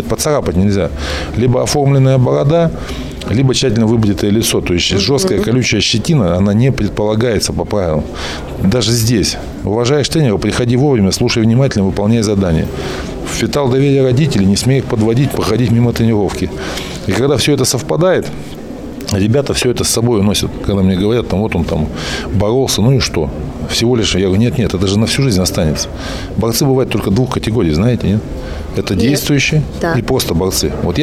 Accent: Novosibirsk, Novosibirsk Oblast, Russia; Я смог из Новосибирска через сложную систему соревнований попасть в это уникальное, на самом деле, объединение

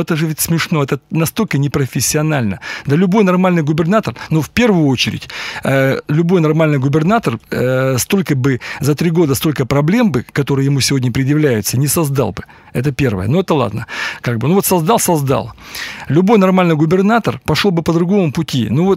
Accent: Perm, Perm Krai, Russia; я здесь, я никуда не делся, я пермяк

